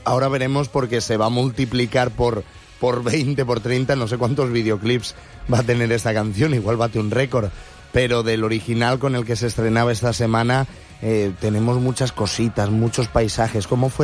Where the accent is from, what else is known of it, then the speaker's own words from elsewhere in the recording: Benidorm, Valencian Community, Spain; muy para los que somos de Benidorm y así lo sentimos.